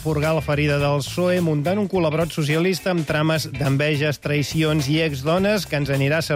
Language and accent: Catalan; Catalonia, Spain; Som humils, som molt catalans.